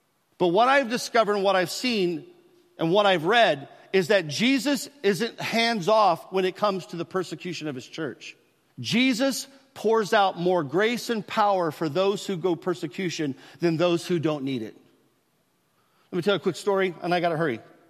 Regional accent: United States; But it seems to me that because I was from America and a Christian, that there, I had something that I could offer them

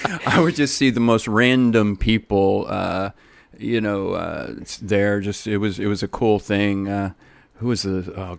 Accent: Canton, Ohio, United States; Oh, I'm from Northeast Ohio.

